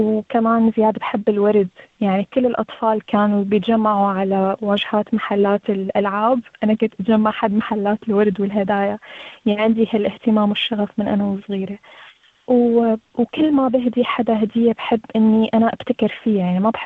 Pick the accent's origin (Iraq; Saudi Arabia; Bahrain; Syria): Syria; moved away as an adult; now in Australia; شابة سورية، بحكي عن حالي، جيت من سوريا ب 2021.